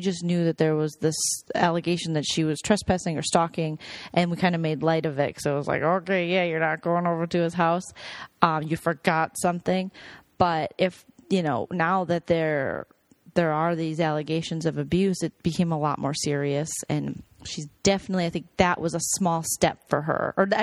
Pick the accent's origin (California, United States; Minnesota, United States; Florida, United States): Minnesota, United States; Saint Paul; I'm like, I grew up in St. Paul.